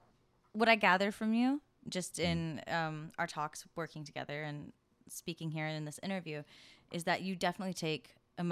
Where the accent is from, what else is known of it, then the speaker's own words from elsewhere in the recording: Texas, United States; But yeah, it was me and my little brother. We're both from Texas.